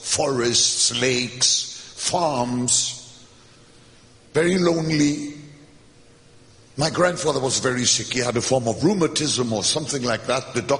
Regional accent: Hamburg, Germany; When I was a teenager, I grew up in West Germany. We became refugees, landed in West Germany. I grew up in the city of Hamburg. Later on, I lived in the city of Frankfurt. But I'm neither a Hamburger nor a Frankfurter.

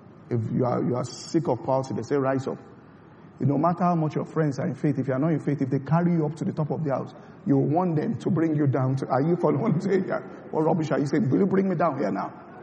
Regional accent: Nigeria; I looked, a good number of us were Nigerians. We came from Nigeria.

